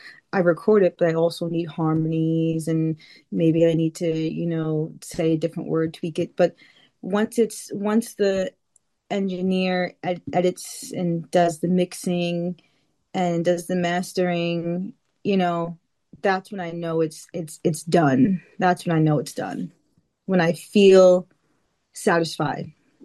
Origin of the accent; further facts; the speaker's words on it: New York, United States; Well, I'm from New York. I'm from Long Island, Suffolk. So I feel like I have both the softness and the grit in me.